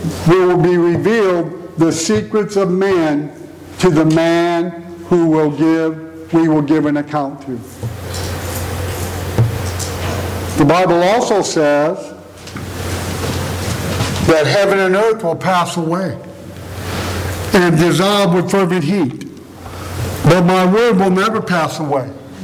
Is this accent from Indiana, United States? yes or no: yes; Gary, Indiana, United States; born there; I was born in Gary, Indiana, and you could ask me that when I lived in Las Vegas, when I lived in Beaver Creek, Ohio, and when I'm over in the Philippines